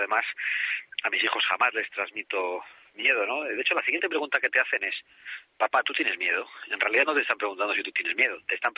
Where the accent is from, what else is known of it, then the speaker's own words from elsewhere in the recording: Basque Country, Spain; por las circunstancias que viví en mi tierra, porque muy pronto tuve conciencia de lo que estaba pasando en nuestra tierra vasca